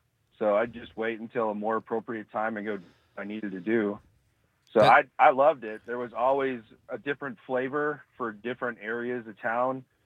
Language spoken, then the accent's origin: English; Oshkosh, Wisconsin, United States; Nope, I grew up in Oshkosh, so okay. I guess we kind of call ourselves Northeast Wisconsin.